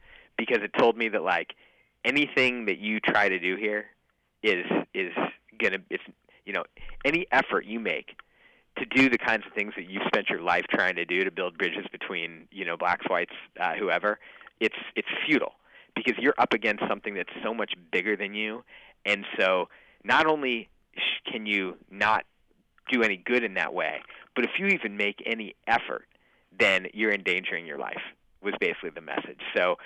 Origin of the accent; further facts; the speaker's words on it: St. Louis, Missouri, United States; the St. Louis Post-Dispatch, the newspaper from my hometown, there were a couple other guys from St. Louis who got the paper